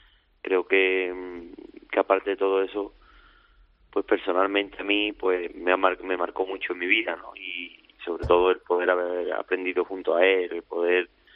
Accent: La Puebla, Andalusia, Spain; Con 3 meses de edad, pues nos vinimos a su casa de la Puebla a vivir. Y durante 12 años, pues gracias a que él contrata a mi padre y lo trae para España

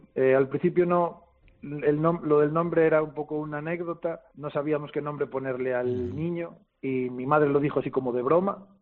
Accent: Louro, Galicia, Spain; Como creo que para mucha gente de Louro, de mi pueblo, casi somos los de Louro, como somos muy de nuestro pueblo.

